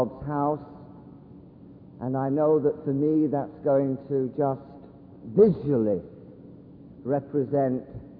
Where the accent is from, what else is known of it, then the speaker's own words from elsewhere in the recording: London, United Kingdom; In every country, you know I'm from London, but every country has its famous drunks.